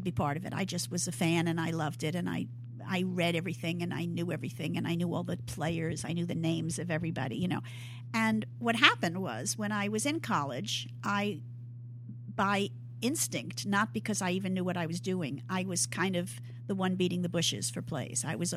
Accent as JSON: {"language": "English", "region": "New York", "country": "United States", "tie": "born or raised there", "said": "I grew up in New York."}